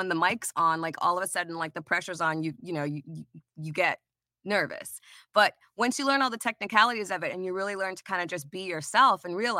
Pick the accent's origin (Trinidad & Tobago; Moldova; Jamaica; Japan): Trinidad & Tobago; also born or lived in US Virgin Islands; now in United States; So when I immigrated here from Trinidad and from the USVI, which is where, my roots are, my cousins were obsessed with football.